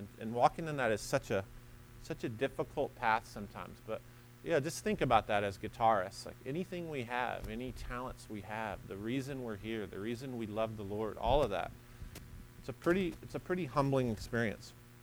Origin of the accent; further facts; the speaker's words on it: Alabama, United States; I grew up in Alabama. Everyone's saved, literally.